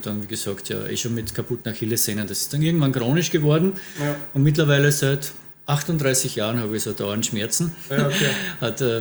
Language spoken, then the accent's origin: German; Innsbruck, Tyrol, Austria; born there; now in Vienna, Austria; lebend in Wien, geboren während der Olympischen Spiele 1964 in Innsbruck. Das heißt, wenn ich einen Wettkampf starten würde, mittlerweile in der M60 startberechtigt.